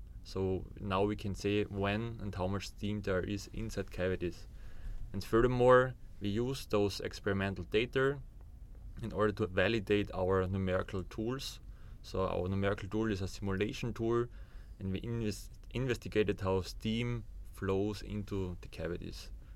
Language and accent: English; Austria; I'm from Austria.